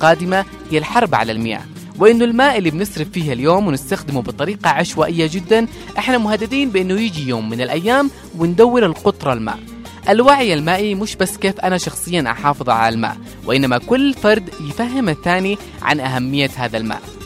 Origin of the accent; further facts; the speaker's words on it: Yemen; خلوني أكون واضح معكم، بلادنا اليمن تقع في المنطقة الجافة وشبه الجافة